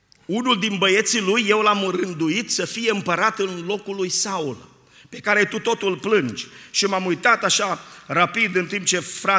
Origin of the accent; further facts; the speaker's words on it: Șimișna, Sălaj County, Romania; am aici câțiva din satul meu, din Șimijna, fratele Nelu Bor și dacă precis că mai sunt și nu vreau să-i scap, poate era bine să nu dau niciun nume, dar cu ăștia am copilărit